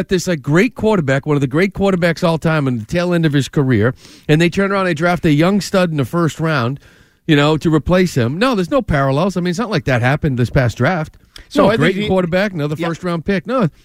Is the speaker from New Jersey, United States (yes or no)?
no; California, United States; I mean, Brett was like a country boy. I'm from Cali.